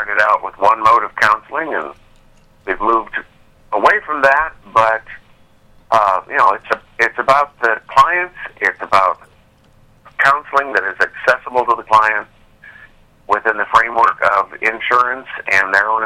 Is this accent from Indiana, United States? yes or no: yes; Indiana, United States; Even though I am from Indiana, I do not play basketball.